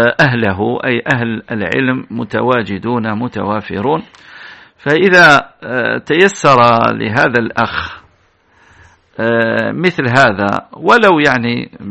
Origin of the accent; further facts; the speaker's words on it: Algeria; ولماذا لا تكون عندنا في الجزائر معاهد كما هو الحال في بعض البلاد